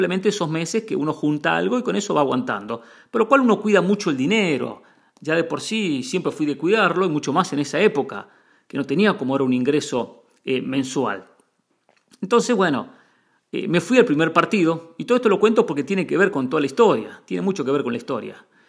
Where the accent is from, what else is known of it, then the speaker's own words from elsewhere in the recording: Mar del Plata, Buenos Aires Province, Argentina; moved away as an adult; Yo me fui de Argentina a los 22. Más o menos esa edad tenía. Fue en Mar del Plata.